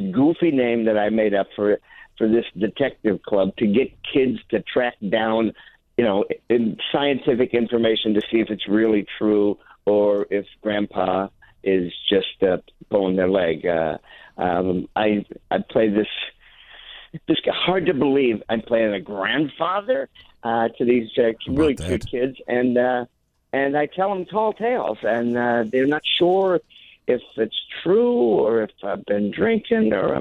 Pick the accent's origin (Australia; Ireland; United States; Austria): Australia; I grew up in Australia.